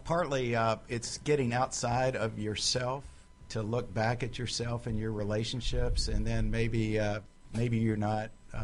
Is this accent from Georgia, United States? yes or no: no; North Carolina, United States; I grew up in North Carolina, and I have to say my dream initially was to be a baseball player.